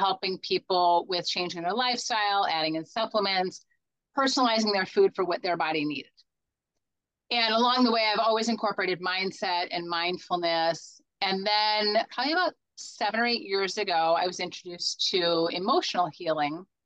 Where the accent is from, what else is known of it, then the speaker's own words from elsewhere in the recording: Midwest, United States; the owner and founder of Complete Health Revolution. And I grew up in the Midwest. I live in Cincinnati, Ohio now.